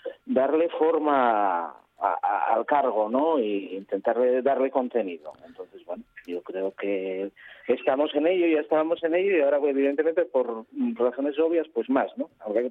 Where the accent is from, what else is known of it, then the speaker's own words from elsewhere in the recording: Allande, Asturias, Spain; Y no, yo soy de Allande.